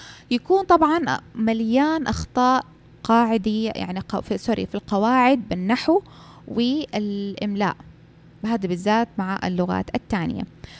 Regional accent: Saudi Arabia; ما أعرف إذا عندنا في السعودية يطلبوها أو لا

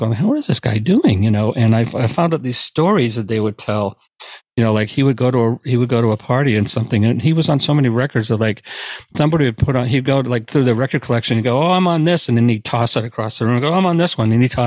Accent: Brockton, Massachusetts, United States; I grew up in Brockton, Massachusetts. So I used to like to call the home of the work boot. And it's like nothing. It's a blue collar town, you know?

